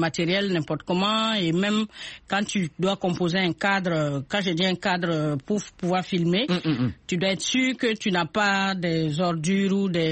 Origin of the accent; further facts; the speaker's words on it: Bobo-Dioulasso, Hauts-Bassins, Burkina Faso; Je suis de Bobo Julasso.